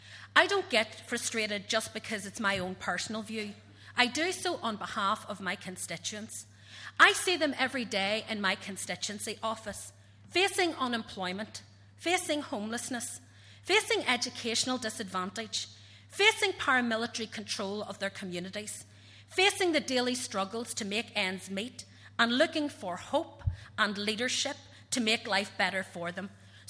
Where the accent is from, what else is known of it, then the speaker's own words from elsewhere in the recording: Belfast, Northern Ireland, United Kingdom; the community I grew up in East Belfast